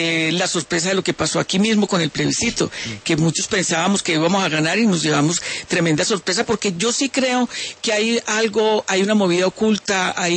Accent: Colombia; Yo soy muy colombiana en eso.

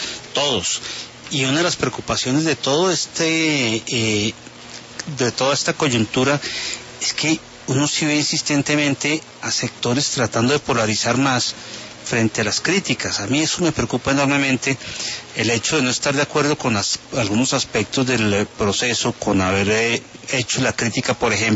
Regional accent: Colombia

